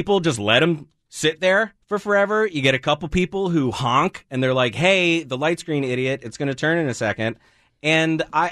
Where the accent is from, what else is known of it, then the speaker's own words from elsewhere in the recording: Northeast, United States; now in Seattle, United States; I was born and raised on the East Coast. And next month, by the way, will be 21 years in Seattle, which I'm very happy about. But I learned to drive in New Jersey.